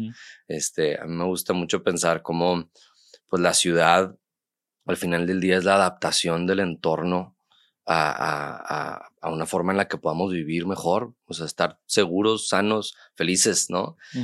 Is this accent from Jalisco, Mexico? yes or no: no; Monterrey, Nuevo León, Mexico; born there; Sí, pues yo nací aquí en Monterrey.